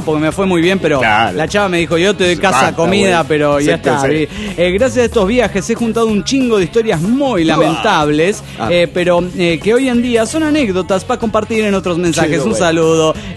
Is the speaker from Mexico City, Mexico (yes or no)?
yes; Mexico City, Mexico; soy el mochilero del DF mexicano.